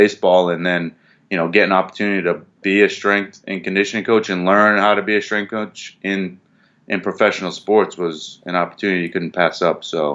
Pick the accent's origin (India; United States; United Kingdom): United States; New England; even though I grew up in New England.